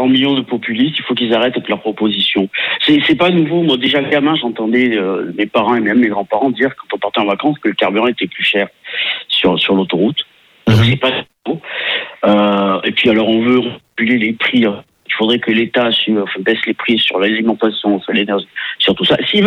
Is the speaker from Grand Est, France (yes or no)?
no; Palavas-les-Flots, Occitanie, France; Moi, j'ai grandi à Palaval, donc c'est une petite station balnéaire.